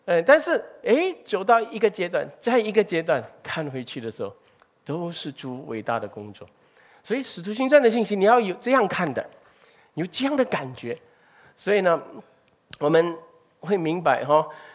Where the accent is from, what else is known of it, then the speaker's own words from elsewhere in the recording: Singapore; 为什么我们新加坡人在这个地方